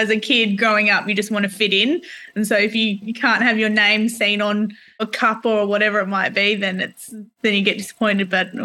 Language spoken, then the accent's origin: English; Western Australia, Australia; I grew up in the Wheat Belt region of Western Australia